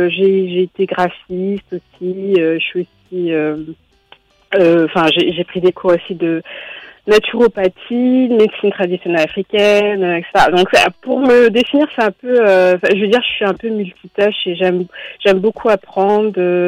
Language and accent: French; France; born there; Oui, alors je suis née en France. Ouais. J'ai 39 ans.